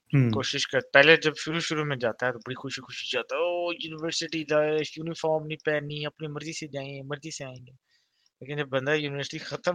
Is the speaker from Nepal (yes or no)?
no; Dubai, United Arab Emirates; मैं कहाँ रहता हूँ, मैं दुबई में पला पड़ा हूँ, 25 साल का हूँ और मर्डॉक यूनिवर्सिटी ऑस्ट्रेलिया का ग्रेजुएट हूँ।